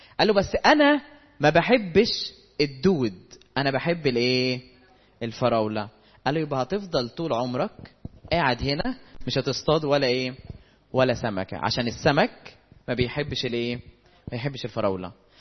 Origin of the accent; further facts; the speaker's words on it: Egypt; احنا كمصريين تحديدا يعني مش هنعمم، بس عندنا خطأ